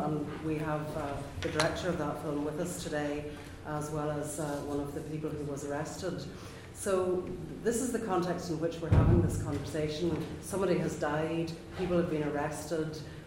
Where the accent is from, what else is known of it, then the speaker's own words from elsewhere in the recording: Derry, Northern Ireland, United Kingdom; a young journalist called Blair McKee was murdered in the streets of my hometown Derry